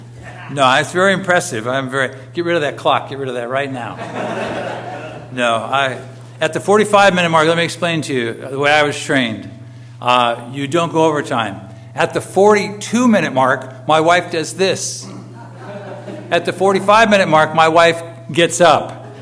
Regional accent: California, United States; No, I always think we're from Southern California, and we think sometimes we get hammered pretty hard by the culture.

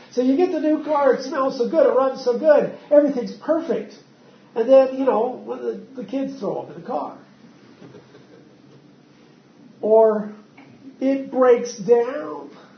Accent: Appalachia, United States; I grew up in Appalachia, and he was poor.

